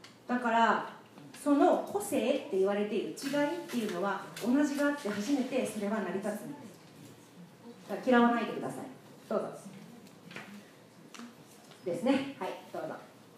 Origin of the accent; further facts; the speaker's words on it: Hokkaido, Japan; 私北海道の出身で